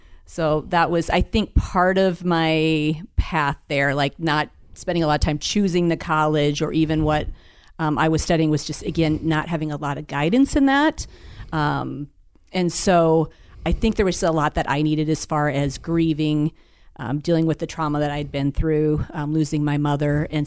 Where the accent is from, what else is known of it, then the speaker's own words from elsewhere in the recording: Siouxland, United States; also born or lived in Ames / West Des Moines; I'm born and raised in Siouxland. Did go over to Iowa State for a while, so lived in the Ames and then even West Des Moines for a short stint.